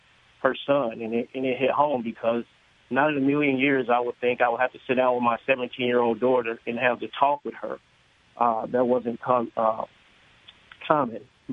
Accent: Gary, Indiana, United States; Kim, I'm also from Gary, Indiana. I just recently relocated to the southern part of the state, central Indiana part of the state.

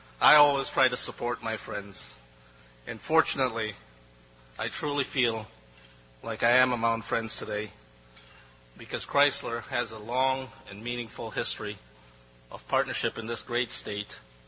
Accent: Canada; I grew up in Canada, as Jay said, where we have something called Newfoundland time.

